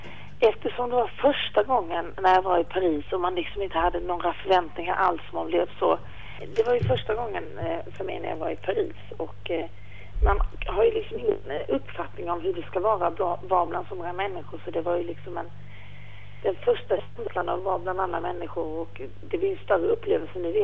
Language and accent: Swedish; Sweden; Hemma i Sverige så känner man sig ganska ensam och liten som katolik.